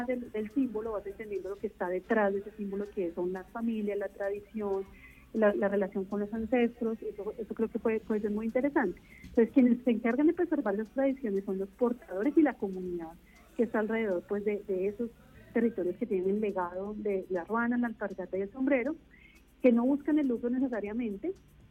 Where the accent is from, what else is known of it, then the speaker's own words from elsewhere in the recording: Colombia; en esa identidad que nos junta, que nos une como colombianos y colombianas.